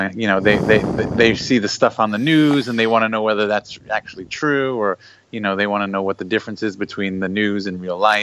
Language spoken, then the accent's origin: English; New Orleans, Louisiana, United States; I had an ID, you know, that said I was from New Orleans.